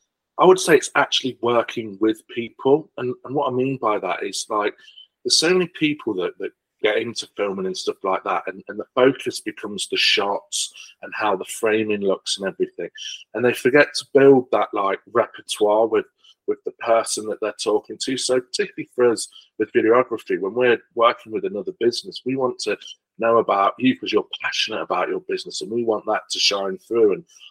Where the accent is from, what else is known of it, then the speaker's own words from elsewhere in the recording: Wigston, East Midlands, United Kingdom; now in Market Harborough, United Kingdom; I now live in Market Harbour itself. I'm originally from Wigston.